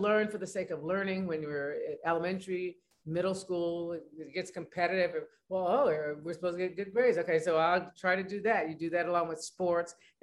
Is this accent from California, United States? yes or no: yes; California, United States; but being a Californian, we just get things, we're closer to farms.